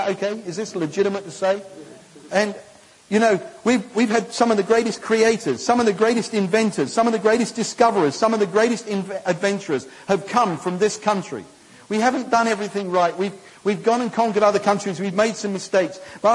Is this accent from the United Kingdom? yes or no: yes; United Kingdom; We are just saying we are your people, and you put us in this country, in this nation. We're British. We're known. That's our nationality.